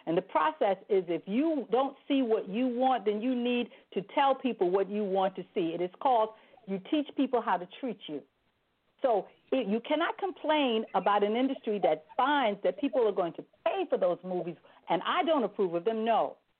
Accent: New York City, New York, United States; I am born and raised in New York City. I was born in Harlem.

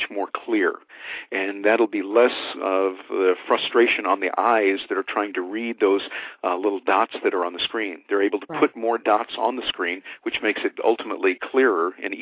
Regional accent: Midwest, United States; when you and I grew up there in the Midwest

